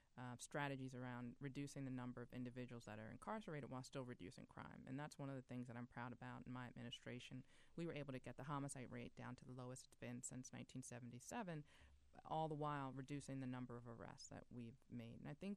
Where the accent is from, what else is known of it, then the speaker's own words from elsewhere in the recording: Minneapolis, Minnesota, United States; because I believe very strongly in what we are borrowing from Minneapolis, which is home